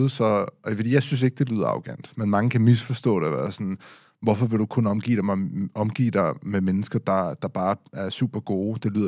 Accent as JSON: {"language": "Danish", "town": "Copenhagen", "region": "Capital Region of Denmark", "country": "Denmark", "tie": "born or raised there", "said": "Jeg er også opvokset på Christianshavn og gået i skole og sådan noget der."}